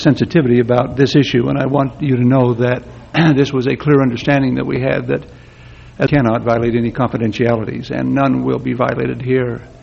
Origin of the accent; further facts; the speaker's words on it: Utah, United States; born there; I was born in Leverican, Utah, which is part of the Tri-City Industrial Complex of southwestern Utah